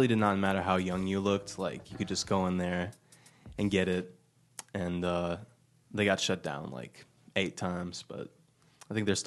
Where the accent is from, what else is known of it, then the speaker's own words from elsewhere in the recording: Austin, Texas, United States; it's a throwback song, and I talk a lot about growing up in Austin, especially like through high school years and stuff, and just what that was like